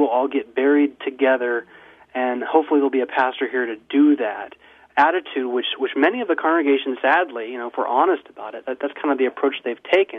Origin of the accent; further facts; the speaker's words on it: San Diego, California, United States; the suburban lifestyle growing up in San Diego